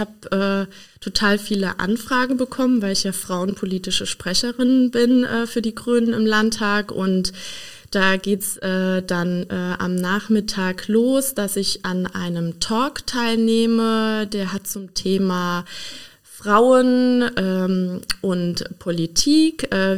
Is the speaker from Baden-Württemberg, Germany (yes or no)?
no; Rhineland-Palatinate, Germany; ich bin Pfälzerin. Ich komme aus dem Donnersbergkreis. Es ist eine wirklich sehr ländliche Region und mit vielen kleinen Dörfern sehr idyllisch. Ich lebe da im Prinzip mein ganzes Leben lang und habe da jetzt auch mit meiner Familie sozusagen ein Zuhause gefunden.